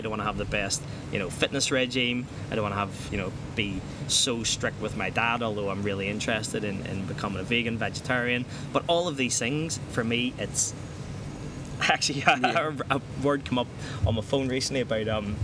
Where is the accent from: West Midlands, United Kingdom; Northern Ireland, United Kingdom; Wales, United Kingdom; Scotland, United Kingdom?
Northern Ireland, United Kingdom; Belfast; whether it's because I'm from Belfast and you have a kind of, you know, innate confidence